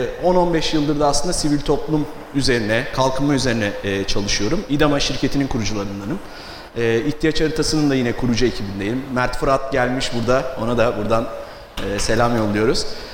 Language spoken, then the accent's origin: Turkish; Istanbul, Turkey; now in Izmir, Turkey; Yaklaşık 2 yıl önce İzmir'e taşındım. İzmir'e taşınmamın da tek bir sebebi vardı, İstanbul. İstanbul'da doğma büyümeme rağmen